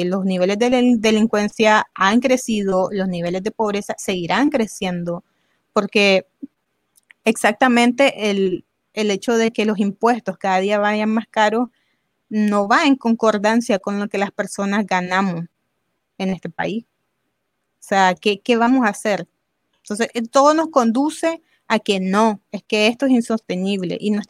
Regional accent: Nicaragua; Y como nicaragüenses conscientes no podemos ponernos a buscar enemigos en sí, sino a entender el por qué.

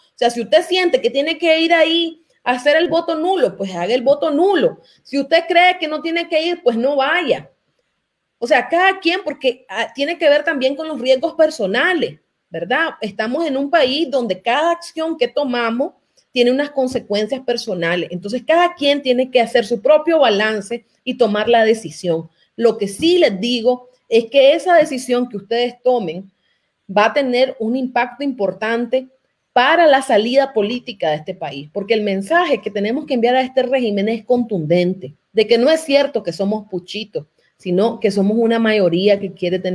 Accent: Nicaragua; realmente como nicaragüense y como una persona que ve todos los días lo que pasa

